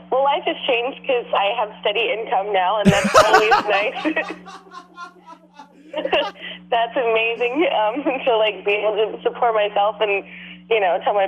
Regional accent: Santa Monica, California, United States; born there; Yeah, I'm from California. I was born in Santa Monica, so I'm kind of a California LA girl.

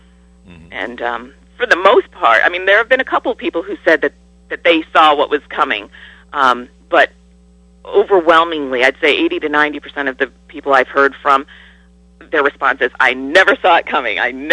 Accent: Niskayuna, New York, United States; now in Rotterdam, United States; I grew up in Niskayuna. I currently live in Rotterdam, so I'm a local.

